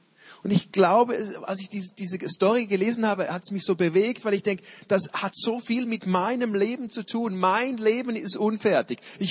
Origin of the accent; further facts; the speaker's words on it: Switzerland; Wir machen mal schnell als Schweizer so ein Gotthardtunnel.